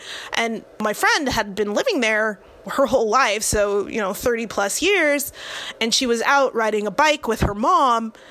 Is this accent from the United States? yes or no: yes; Ontario, California, United States; So I grew up in the Inland Empire, in Ontario initially, and, you know, in the 80s.